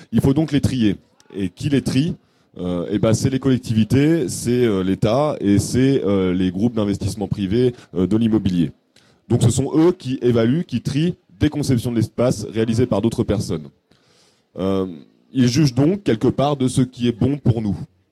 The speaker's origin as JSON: {"language": "French", "town": "Caen", "region": "Normandy", "country": "France", "said": "Moi, je suis de Caen, je suis pas de Bordeaux"}